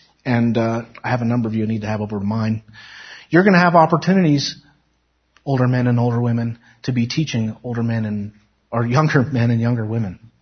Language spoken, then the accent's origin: English; Nevada, United States; Fortunately, I grew up in Nevada, so I'm used to that.